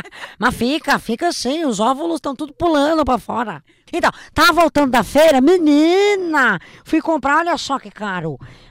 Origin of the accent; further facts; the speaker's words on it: Northeast Region, Brazil; Eu sou nordestina.